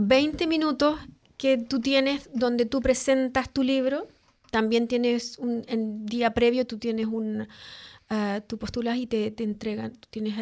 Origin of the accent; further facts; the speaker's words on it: Chile; en Chile tenemos un árbol que se llama el litre, que por de donde yo vengo, yo tenía que saludar al señor litre.